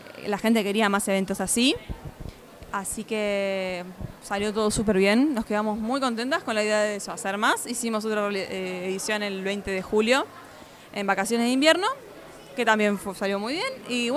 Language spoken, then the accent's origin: Spanish; Mar del Plata, Buenos Aires Province, Argentina; Sí, nacida y criada en Mar del Plata todavía, ahí.